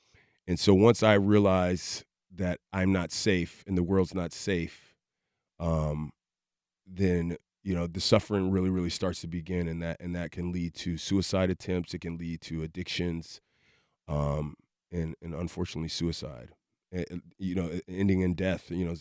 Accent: Chicago, Illinois, United States; So initially, as a child, I grew up in Southside Chicago.

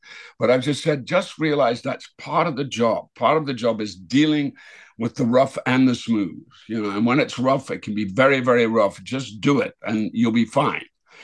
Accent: Dundee, Scotland, United Kingdom; because they want me to go straight to Dundee, which is ironically is my hometown

